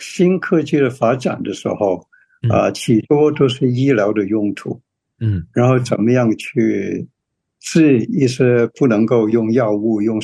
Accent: Hong Kong; now in United States; 其实我是在香港长大的。然后我来美国在普林斯顿念本科。

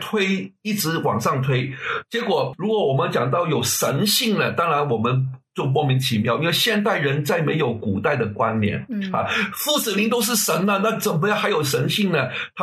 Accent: China; 我们中国人说大做文章

